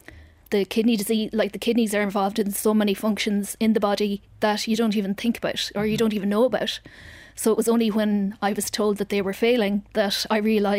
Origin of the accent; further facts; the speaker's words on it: Connacht, Ireland; Because I'm from Mayo, so I could have been in Mayo or I could have been anywhere.